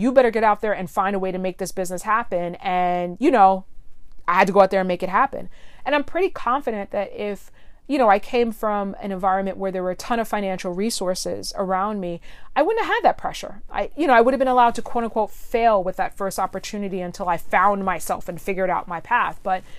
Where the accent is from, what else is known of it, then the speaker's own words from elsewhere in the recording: New York, United States; I'm a New Yorker, right? Like, so I, you know, I keeps it real.